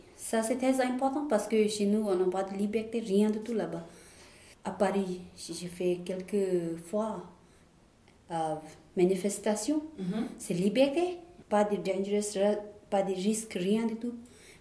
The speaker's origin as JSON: {"language": "French", "region": "Tibet", "country": "China", "second_language": "French", "moved": "yes", "lives_now": "France", "said": "puis je viens du Tibet. Depuis 2011, j'habite en France. Et puis, moi, tous les parents sont toujours au Tibet."}